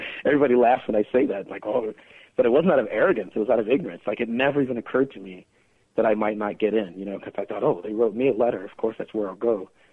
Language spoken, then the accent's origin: English; Columbia, South Carolina, United States; Well, as you said, I grew up in Columbia, South Carolina.